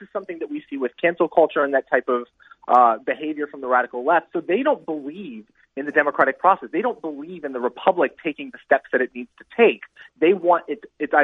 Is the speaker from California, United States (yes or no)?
no; Portland, Oregon, United States; I'm from Portland, Oregon.